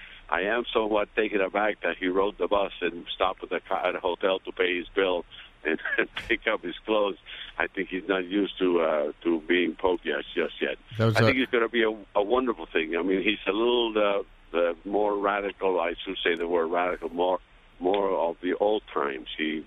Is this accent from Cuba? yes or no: yes; Cuba; now in United States; I'm a Cuban man. I was born and raised in Cuba. My family was not from Italy. My family came from France in the late 1700s.